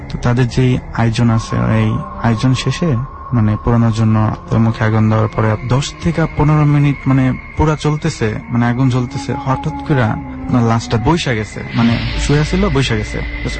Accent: Gazipur, Dhaka Division, Bangladesh; আমি গাজীপুর মাওনা চৌরাস্তা থেকে এসেছি, আমি মাওনা চৌরাস্তা creative school and college inter first year.

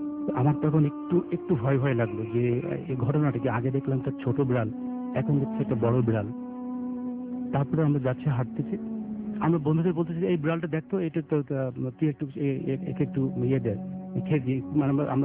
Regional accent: Jessore, Khulna Division, Bangladesh; now in Dhaka, Bangladesh; আমি যশোরে, আমার বাড়ি যশোরে শাসা থানা, আর গ্রামের নাম লক্ষণপুর।

